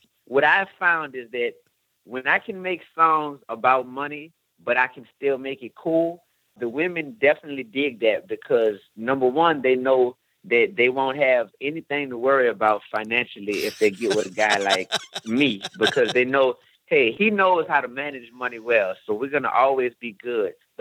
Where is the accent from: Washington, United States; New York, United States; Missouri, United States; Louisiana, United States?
Louisiana, United States; New Orleans; So it's from my hometown, man, New Orleans, Louisiana.